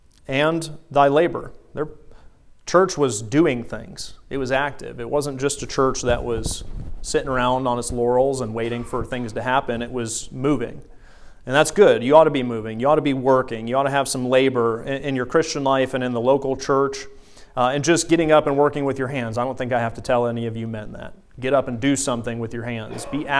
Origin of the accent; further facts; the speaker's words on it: the South, United States; Something growing up in the South I always really, really wanted to see. And eventually I moved to North Dakota